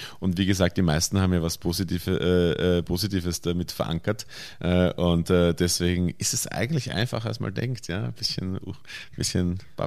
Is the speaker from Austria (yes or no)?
yes; Bruck an der Leitha, Lower Austria, Austria; Also ich bin in Bruck an der Leiter aufgewachsen und wie der eine oder andere vielleicht weiß, ist die Leiter der Grenzfluss zwischen Niederösterreich und Burgenland.